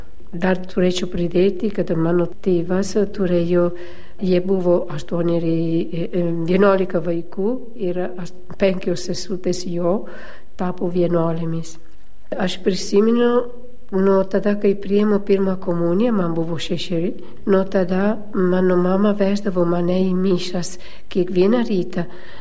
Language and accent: Lithuanian; Paese, Veneto, Italy; Lithuanian is a second language; now in Lithuania; Aš gimiau Italijoje, Šiaurės Italijoje, netoli Venecijos, miestelis vardu yra Paese, ir patriarchalinėse šeimoje.